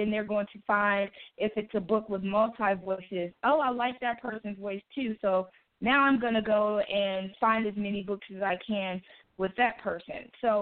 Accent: Gary, Indiana, United States; I am from Gary, Indiana. I currently work my full time in Gary, Indiana, and I still live in Indiana.

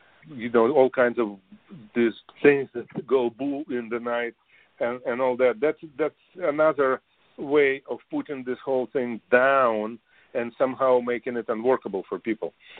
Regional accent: Russia; English is a second language; moved away; I came from Russia originally.

